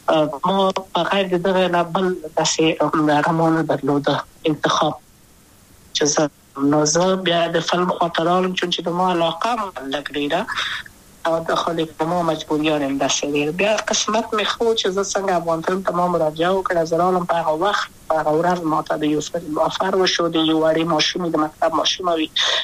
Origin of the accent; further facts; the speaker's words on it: Kabul, Afghanistan; also born or lived in Wardak; زه خو اصلا د وردګو ولایت یم. د پلار می د وردګو ولایت ته خلګنسم چې دلې د کابل په تختپل سیمه کې یم او لویا شویم کابل کې هم